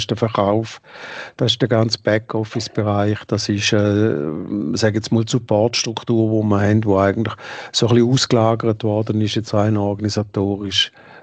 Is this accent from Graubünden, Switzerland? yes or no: no; St. Gallen, Switzerland; ich bin ursprünglich aus dem Toggenburg